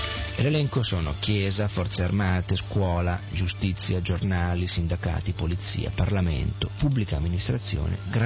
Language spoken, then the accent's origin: Italian; Milan, Lombardy, Italy; born there; Io sono nato a Milano, ho un bel dire che avrei potuto nascere a Siena, sono nato a Milano.